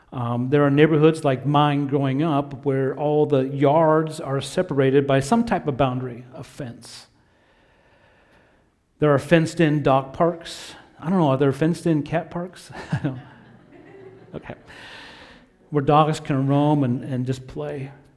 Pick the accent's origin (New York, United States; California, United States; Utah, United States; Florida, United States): Utah, United States; Salt Lake City; Well, growing up in Salt Lake City, Utah, our backyard was completely fenced in.